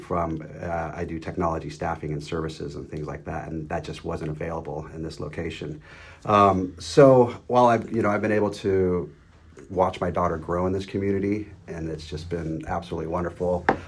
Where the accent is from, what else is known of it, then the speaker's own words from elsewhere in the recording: Denver, Colorado, United States; now in Sandpoint, United States; So I moved to Sandpoint in 2017 in order to co-parent my daughter. I'm originally from Denver, Colorado.